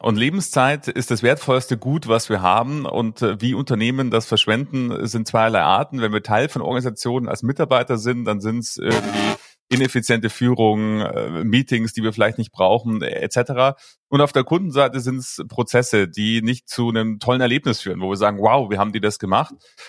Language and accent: German; Munich, Bavaria, Germany; Ich komme ja aus Bayern und in München, da bin ich geboren